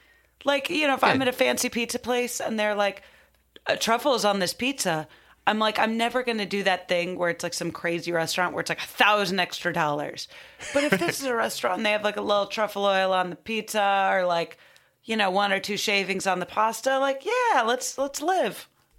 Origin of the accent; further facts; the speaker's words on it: Highland Park, Illinois, United States; I'm from Highland Park.